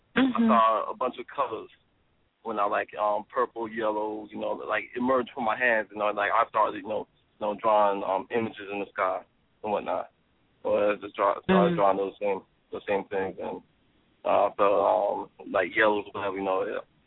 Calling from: West Palm Beach, Florida, United States; calling from West Palm.

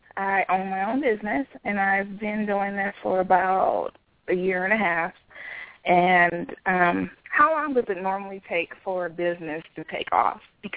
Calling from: Arizona, United States

